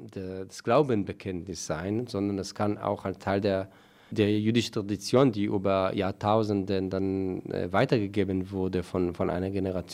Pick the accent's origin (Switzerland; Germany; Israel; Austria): Israel; German is a second language; Ich bin in Kibbutz aufgewachsen. Kibbutz ist dezidiert nicht religiös, sicherlich nicht orthodox. Aber trotzdem, Judentum spielt eine Rolle.